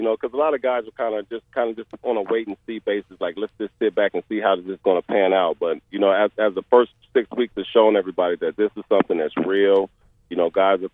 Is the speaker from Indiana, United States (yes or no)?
yes; Indiana, United States; Like I mentioned, I'm from Indiana, so I'm very humble.